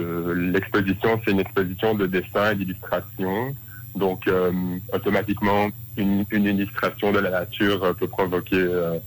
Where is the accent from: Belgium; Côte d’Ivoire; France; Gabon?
Belgium; En tant que Belge, je suis coincé